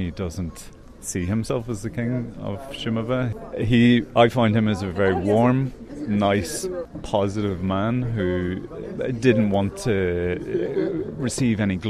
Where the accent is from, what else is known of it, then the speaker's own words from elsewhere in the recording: Ireland; And being Irish, like, we love nothing more than a great yarn